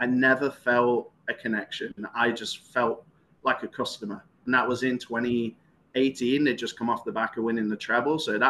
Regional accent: England, United Kingdom; And growing up in England, you know, if you meet somebody, you hang out with them at a bar

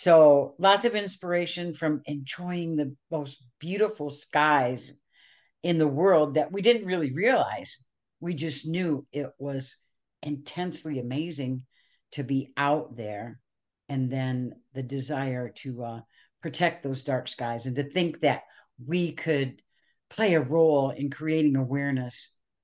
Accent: Michigan, United States; and I grew up in Southern Michigan.

